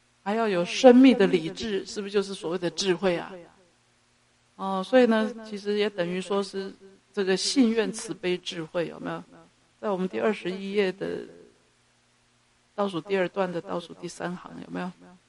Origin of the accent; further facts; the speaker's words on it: Yilan County, Taiwan; 宜兰我是宜兰人啊，宜兰人是比较特别的哈